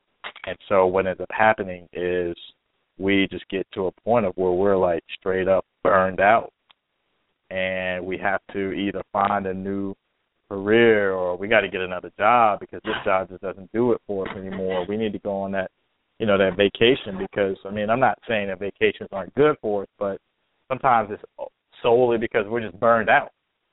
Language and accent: English; United States; I'm typical American.